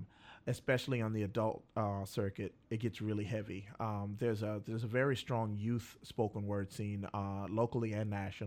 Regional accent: Plaquemine, Louisiana, United States; now in Baton Rouge, United States; Well, I grew up in Plaquemine, Louisiana.

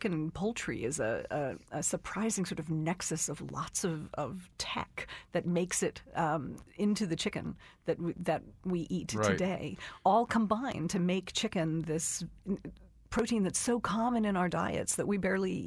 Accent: Georgia, United States; 1.4 billion of them in my home state of Georgia.

